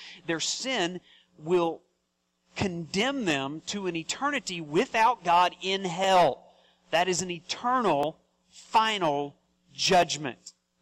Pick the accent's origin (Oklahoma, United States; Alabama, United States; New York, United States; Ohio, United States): Oklahoma, United States; Now, I grew up in Oklahoma, okay? So this was like a daily occurrence down there for us, all right?